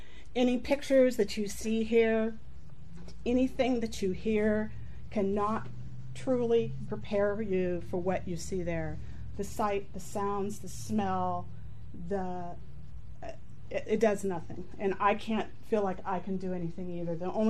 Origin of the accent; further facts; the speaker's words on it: United States; born there; I thank Jesus that I was born in America, that I get the medical treatment, the food, everything I have.